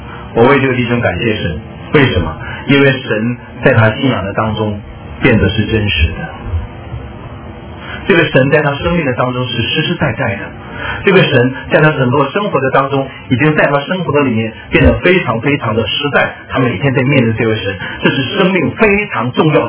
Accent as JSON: {"language": "Chinese", "country": "China", "said": "江山易改，本性难移，我们中国人知道啊。"}